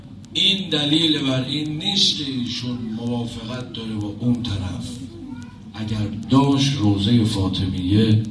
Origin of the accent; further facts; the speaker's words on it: Iran; ما ایرانی هستیم، کشور ما ایران